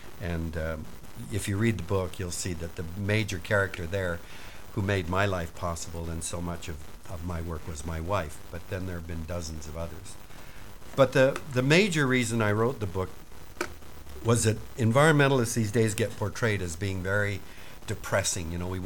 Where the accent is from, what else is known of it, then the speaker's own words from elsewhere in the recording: Vancouver, British Columbia, Canada; born there; my mother and father, who were born and raised in Vancouver, Canada. This is March 21st, 1934. And 2 years later, my twin sister, Marcia, and I were born.